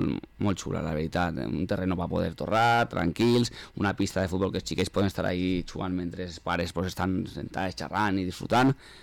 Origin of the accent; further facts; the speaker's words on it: Burriana, Valencian Community, Spain; now in Villarreal, Spain; jo no sóc de Villarreal, jo sóc de Burriana, però bueno, porto 18 anys vivint en Villarreal. Treballo en Villarreal fa 25 anys